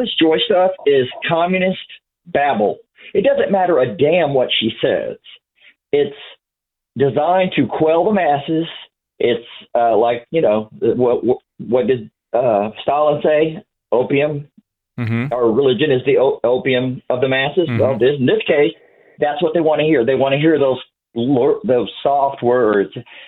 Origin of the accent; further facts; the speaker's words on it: Columbus, Georgia, United States; when I say I'm from Columbus, people go, oh, Ohio. I'm like, no, not Ohio.